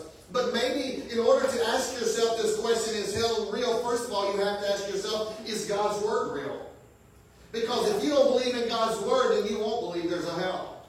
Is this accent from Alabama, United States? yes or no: no; White House, Texas, United States; We had a gentleman in our church when I was growing up in White House, Texas, that his family was involved in church